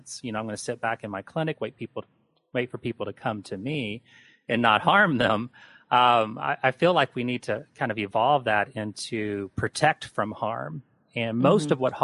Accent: Indiana, United States; Yeah, I'm from southern Indiana, so I grew up in the Basic area.

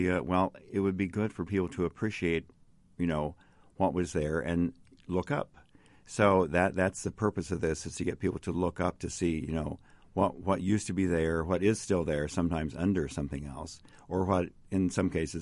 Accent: Portland, Indiana, United States; I can't remember if it was in Indianapolis or it was in my hometown of Portland up in Jay County

